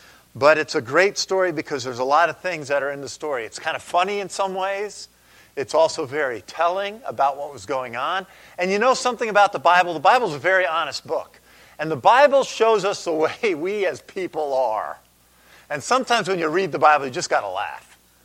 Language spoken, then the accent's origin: English; New York, United States; I'm from New York originally, and some people will correct me in terms of my terminology.